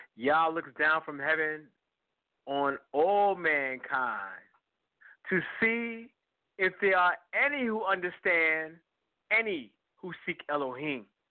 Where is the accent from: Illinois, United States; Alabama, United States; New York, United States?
New York, United States; Harlem; Because I'm 64 years old. I grew up in Harlem.